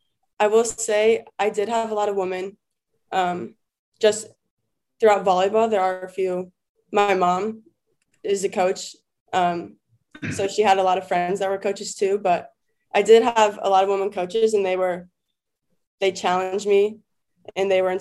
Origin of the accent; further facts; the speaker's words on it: Ohio, United States; So just growing up in Ohio, it's competitive.